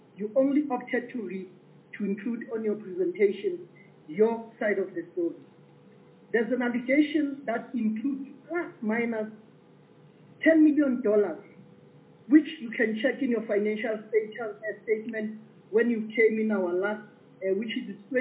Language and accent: English; Johannesburg, Gauteng, South Africa; I'm from Johannesburg. I know exactly where Panzeli is.